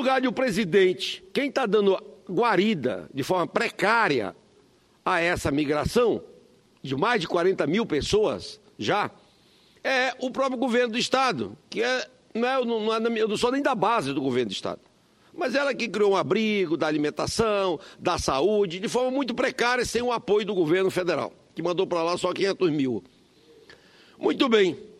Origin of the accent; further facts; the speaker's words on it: Roraima, Brazil; Sou de Roraima, um estado de fronteira